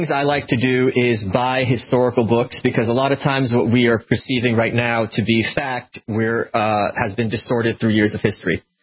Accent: New York, United States; I'm such a New Yorker, I don't even know what guns are.

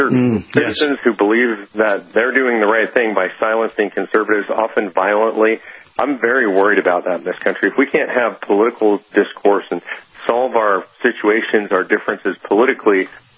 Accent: California, United States; now in Texas, United States; So, my home state was California. I recently moved to Texas to escape the madness.

